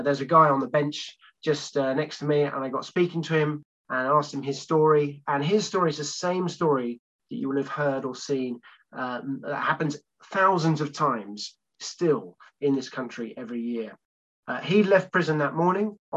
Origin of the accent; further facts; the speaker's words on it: Cambridge, East of England, United Kingdom; though I grew up in Cambridge.